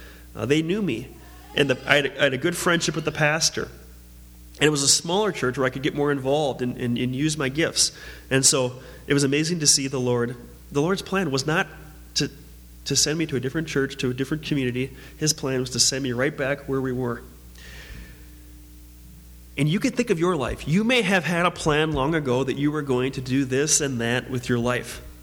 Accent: Mound, Minnesota, United States; now in Eden Prairie, United States; my brother and I, we moved to Eden Prairie from Mound, which is about 20 miles away.

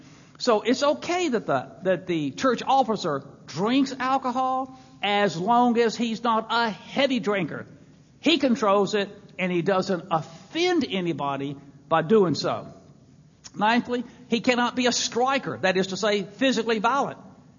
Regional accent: Mississippi, United States; I come from Mississippi, and growing up down there in Christian circles in the Deep South

